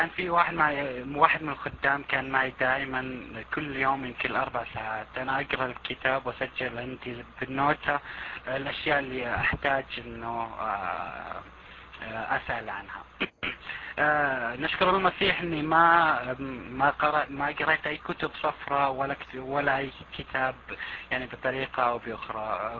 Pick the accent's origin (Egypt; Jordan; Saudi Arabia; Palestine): Saudi Arabia; أنا طبعا من السعودية، فتعرفون الجو المغلق في السعودية